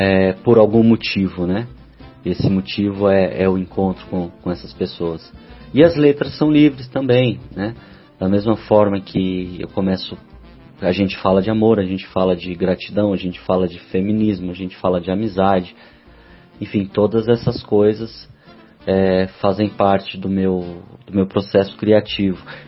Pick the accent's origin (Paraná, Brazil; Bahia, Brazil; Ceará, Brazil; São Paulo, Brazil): São Paulo, Brazil; Eu sou paulistano, cresci na zona norte de São Paulo, na Vila Amália